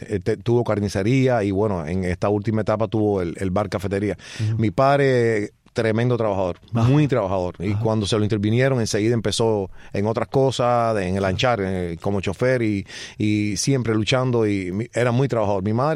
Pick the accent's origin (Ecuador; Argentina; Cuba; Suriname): Cuba; Calimete, Matanzas; Una gran ciudad al sur de Matanzas. Ahí nací en un bar. Mi padre tenía un bar que ahí nací y me crié. Y en el 68, bueno, con la ofensiva revolucionaria se lo intervinieron. Mi padre tuvo que hacer otras cosas, pero bueno, nací en Calimete hace algún tiempo.